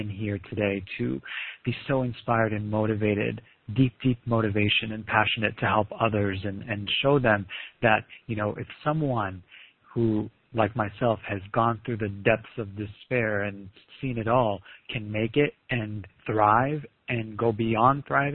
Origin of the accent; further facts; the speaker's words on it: Lebanon; I was born in Lebanon and grew up in a civil war in the 80s and early 90s.